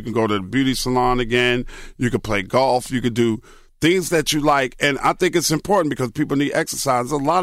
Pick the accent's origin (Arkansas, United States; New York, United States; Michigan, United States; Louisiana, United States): New York, United States; Nassau County is right outside of Queens, New York, is where I grew up in Queens.